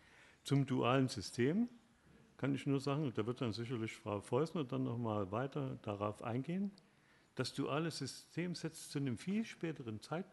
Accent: Germany; Und wir als Deutsche, wir haben immer gerade gesagt

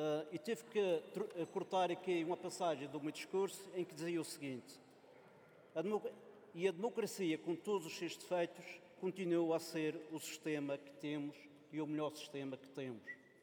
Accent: Portugal; como nós portugueses

